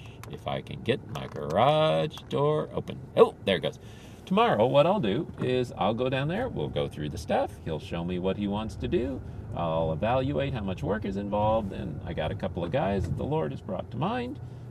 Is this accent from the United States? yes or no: no; Philippines; I got to tell you, growing up in the Philippines, one of the things that used to just make me cringe